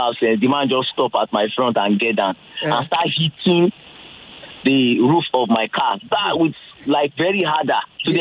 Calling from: Ikoyi, Lagos, Nigeria; So I'm calling from Ikoyi.

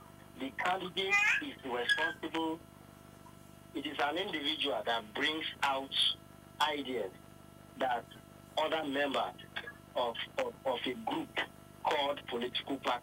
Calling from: Chicago, Illinois, United States; I'm calling from Chicago.

